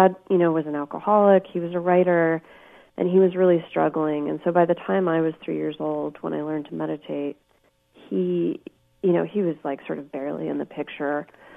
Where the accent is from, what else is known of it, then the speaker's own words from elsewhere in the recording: Fairfield, United States; I think growing up in Fairfield was at times hard for me